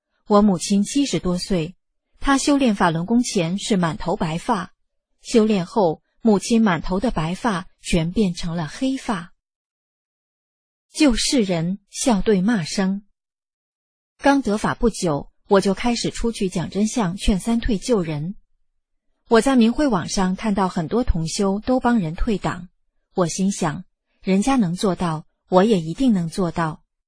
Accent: Vietnam; Chinese is a second language; now in Hong Kong; 我们姐妹俩都是土生土长的越南人，虽然我们的粤语和普通话都说得不太好，但是我们坚持在香港

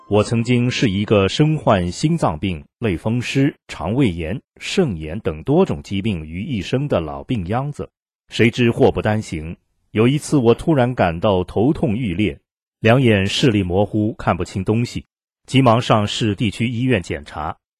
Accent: Northeast China, China; now in Anyang, China; 从河南安阳来回东北老家探亲

